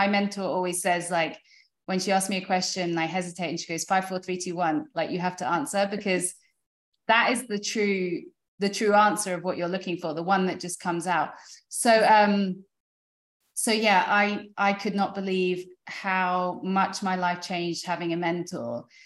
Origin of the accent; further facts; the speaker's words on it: United Kingdom; now in United States; because coming from Europe, like I'm British, my husband's French, starting a business in France is so difficult.